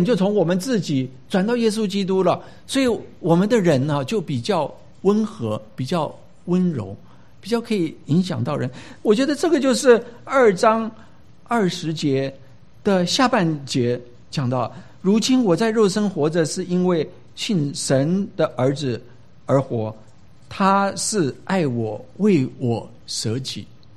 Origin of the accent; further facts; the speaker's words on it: China; now in United States; 今天我们是中国人，今天我们是在美国生活的中国人，今天我们是在硅谷移民到硅谷在美国生活的中国人